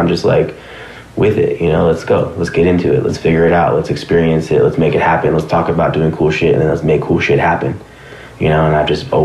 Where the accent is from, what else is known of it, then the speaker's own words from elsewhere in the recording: Sun Valley, California, United States; I grew up in the valley, you know, I grew up in Sun Valley, but I mean, I was all over Southern California, period, you know.